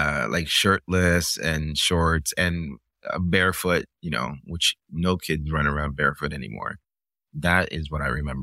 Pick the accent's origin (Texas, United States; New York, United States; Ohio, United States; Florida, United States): Florida, United States; Miami; it's sort of from the time that I left and I grew up in Miami in the 80s, I kept processing these images, like, why did we leave?